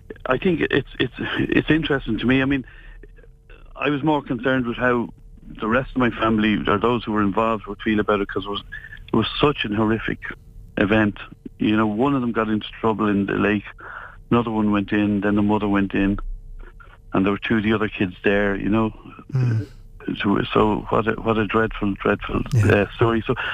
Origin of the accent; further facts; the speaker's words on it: Dublin, Leinster, Ireland; also born or lived in Ennis, Ireland; I was brought up in Dublin, and so both parents Clare, and born in Ennis. But after I was born, they moved to Dublin.